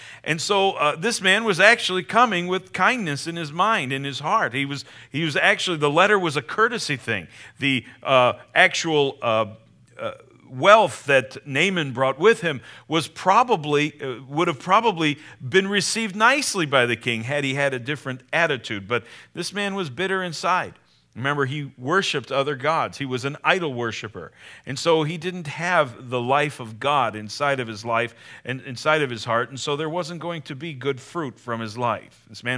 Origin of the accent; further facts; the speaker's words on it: United States; I'm as American as you and as anyone else. I'm an American, red-blooded.